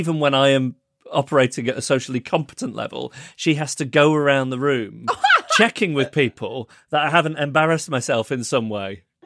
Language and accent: English; Manchester, North West England, United Kingdom; born there; at Withington Hospital, where incidentally I was born in Manchester